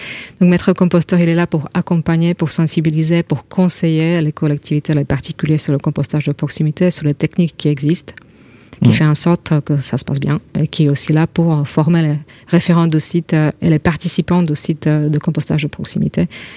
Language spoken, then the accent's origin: French; Slovakia; French is a second language; now in France; moi, je viens de Slovaquie. En Slovaquie, il n'y a pas beaucoup de maîtres composteurs.